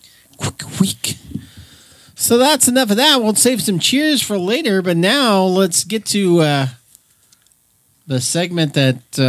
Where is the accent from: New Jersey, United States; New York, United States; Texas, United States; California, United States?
California, United States; Fresno; Because we're from